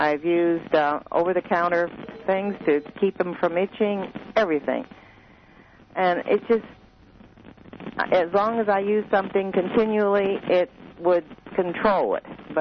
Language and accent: English; Cerritos, California, United States; I'm from Cerritos, California.